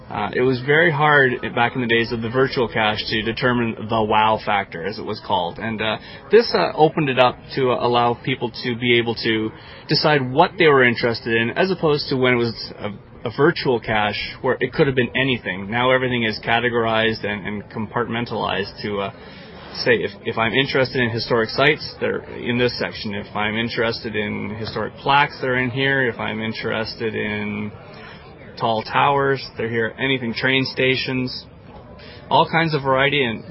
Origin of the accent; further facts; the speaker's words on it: St. Catharines, Ontario, Canada; From St. Catharines.